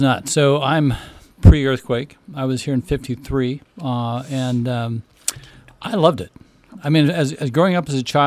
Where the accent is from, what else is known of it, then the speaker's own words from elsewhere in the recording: Mesa, Arizona, United States; I'm from Mesa, Arizona.